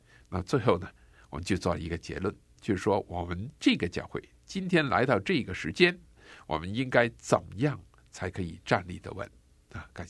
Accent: China; 那么经过了200年的时间，我们中国人

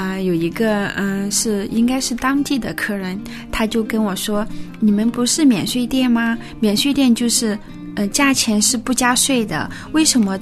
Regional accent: China

